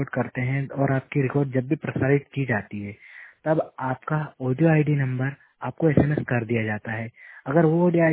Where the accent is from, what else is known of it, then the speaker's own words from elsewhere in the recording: Sujanpur, Madhya Pradesh, India; और मैं मध्य प्रदेश के सुजानपुर क्षेत्र का रहने वाला हूँ